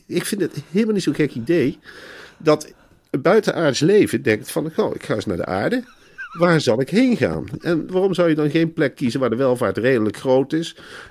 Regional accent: Arnhem, Gelderland, Netherlands; En dat we daar met z'n allen van kunnen genieten als Arnhemmer zijn.

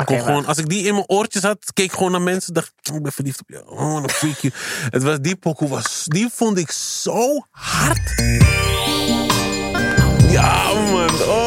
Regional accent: Amsterdam, North Holland, Netherlands; Ik kwam uit Damsko Noord, weet je, Vogelbuurt. Er was niet veel geld

